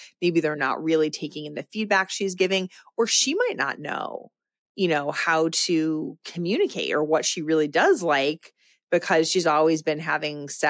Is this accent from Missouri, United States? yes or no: no; Chicago, Illinois, United States; I think, you know, you said you're in Chicago. I'm from Chicago.